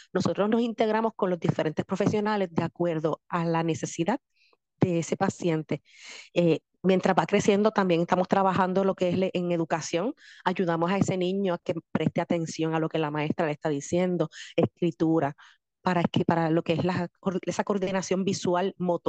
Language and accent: Spanish; Cidra, Puerto Rico; Yo soy del pueblo de Sidra.